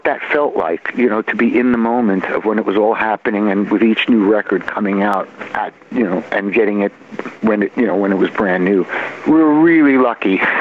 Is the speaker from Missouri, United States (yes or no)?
no; Brooklyn, New York, United States; born there; also born or lived in Forest Hills, Queens; I was born in Brooklyn. I only lived there till I was three. My mom was a Juilliard-trained singer, so I got the music from her. And so after three, we lived in Forest Hills, Queens for 3 years.